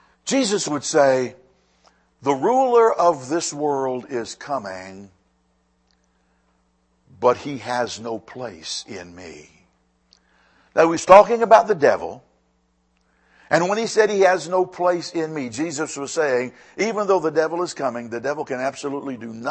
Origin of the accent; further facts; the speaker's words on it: United States; Look, I'm an American. I thank God that God saw fit for me to be born in this country